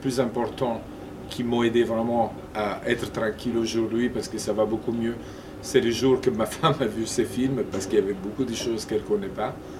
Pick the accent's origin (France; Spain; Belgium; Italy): Italy; Je me suis dit, les Italiens vont jamais comprendre mon métier, déjà parce que je suis italien.